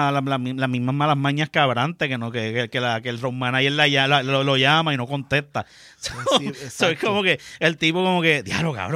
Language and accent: Spanish; Puerto Rico; yo soy un boricua en un mar de dominicano